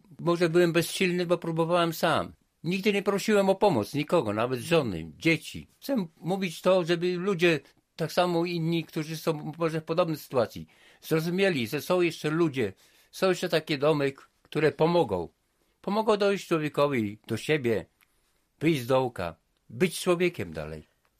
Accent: Świebodzin, Lubusz Voivodeship, Poland; Pochodzę ze Świebodzina. Piłem połowę życia, mam 60 lat.

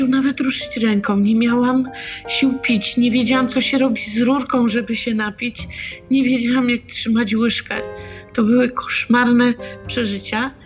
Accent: Wschowa, Lubusz Voivodeship, Poland; No przecież jestem ze Wschowu, gdzie ja mogę być?

